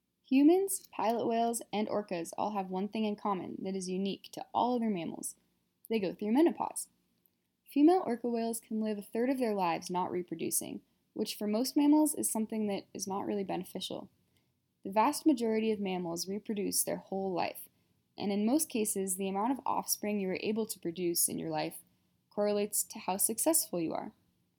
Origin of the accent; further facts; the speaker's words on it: Washington, United States; I grew up in Washington near the Puget Sound, and I remember being very young seeing orcas in the Hood Canal from outside my window.